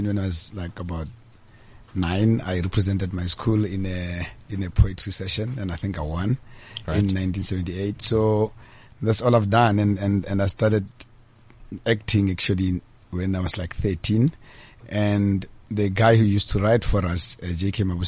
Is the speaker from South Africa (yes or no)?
yes; Pretoria, Gauteng, South Africa; Yes, I'm born and bred in Gauteng, Pretoria, specifically.